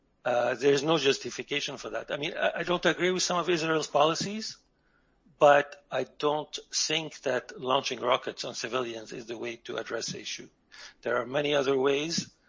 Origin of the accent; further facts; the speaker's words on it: Lebanon; I grew up in Lebanon, and a lot of the education system in Lebanon is based on the French system.